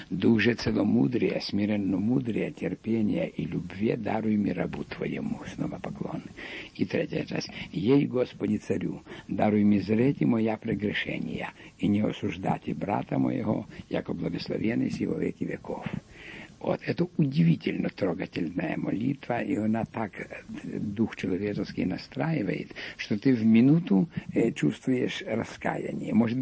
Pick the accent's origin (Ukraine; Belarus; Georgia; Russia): Ukraine; Volyn Oblast; born there; Родился я на Волыни, в Западной Украине. Религиозное воспитание было у всех. Отец у меня был сельским священником